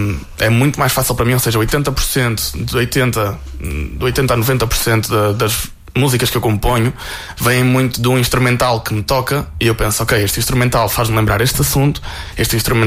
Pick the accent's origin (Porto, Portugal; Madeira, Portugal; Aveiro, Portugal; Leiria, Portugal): Porto, Portugal; Leça da Palmeira; festas da Santana em Leça, que é de facto a minha terra